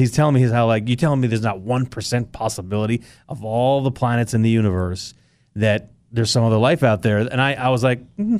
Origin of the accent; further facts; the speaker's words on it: Egypt; So long story short, I'm from Egypt, obviously, where we have the pyramids of Giza.